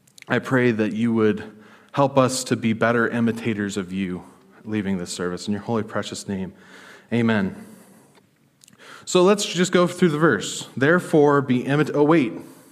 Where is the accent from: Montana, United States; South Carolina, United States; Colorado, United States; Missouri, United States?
Montana, United States; I'm from Montana. I didn't grow up saying those things, but I'm around her, so I imitate her.